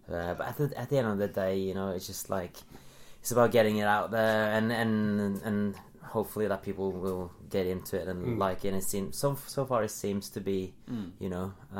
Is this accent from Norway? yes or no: yes; Oslo, Norway; English is a second language; doing a show there in my hometown.